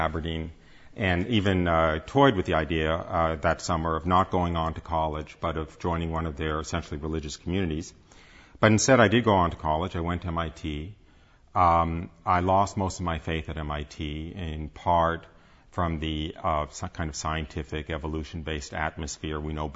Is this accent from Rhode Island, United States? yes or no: no; New York, United States; born there; So I was born outside of New York City.